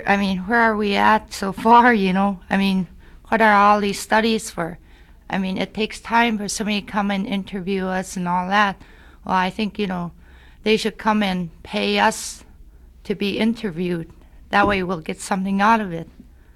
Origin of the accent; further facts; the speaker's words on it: Fort Yukon, Alaska, United States; I was born in Fort Yukon, Alaska, and I grew up in Fort Yukon.